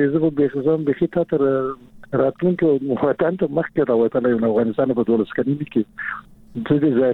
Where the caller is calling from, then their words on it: Germany; نو زه خو درته په جرمني کې يم.